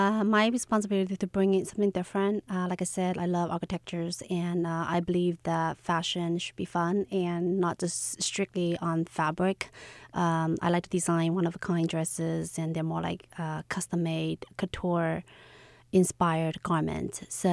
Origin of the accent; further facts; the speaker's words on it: United States; born there; I was born in the United States